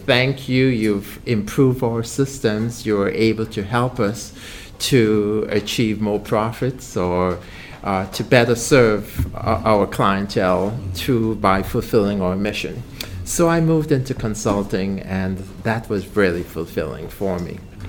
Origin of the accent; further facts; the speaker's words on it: Grenville, Saint Andrew, Grenada; all the other things that a young boy would do growing up in Grenville. After I did O-levels, finished O-levels at SAS, I then went on to St. John Christian Secondary School